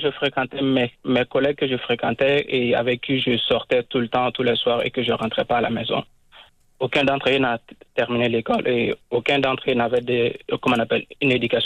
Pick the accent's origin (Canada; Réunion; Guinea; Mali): Mali; born there; Moi, je suis né au Mali.